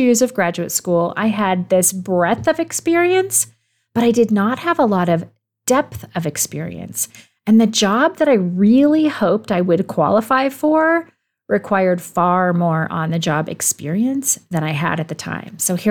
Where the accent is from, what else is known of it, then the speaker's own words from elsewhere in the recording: California, United States; which is funny because I'm from California.